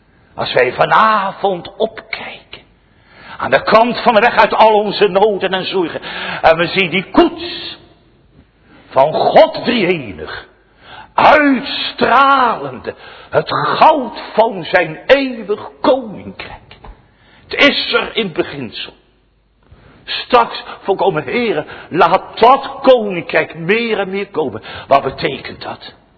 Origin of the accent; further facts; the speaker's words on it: Scheveningen, South Holland, Netherlands; als kind, ik ben opgevoed in Scheveningen.